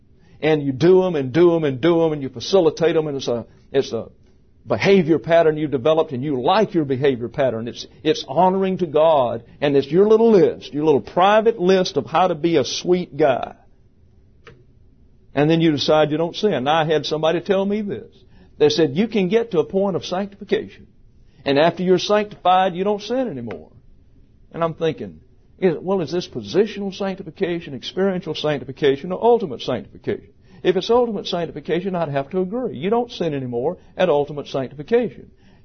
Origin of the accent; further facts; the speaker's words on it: the South, United States; I was raised in the South in the 1950s.